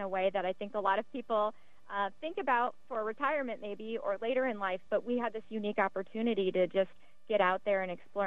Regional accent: Nebraska, United States; We are both from the Midwest. I'm from Nebraska, small town in Nebraska.

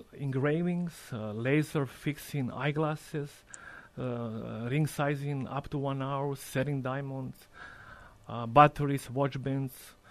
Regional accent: Croatia; I grew up in Europe, in Croatia, and I wasn't really good in a school.

